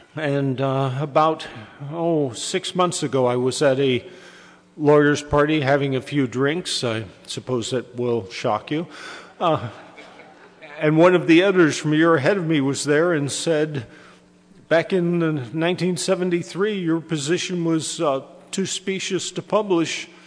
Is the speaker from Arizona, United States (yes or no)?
yes; Tucson, Arizona, United States; born there; For me, this is sort of a homecoming because I was born in Old St. Joseph's Hospital, about 10 miles from where we're sitting.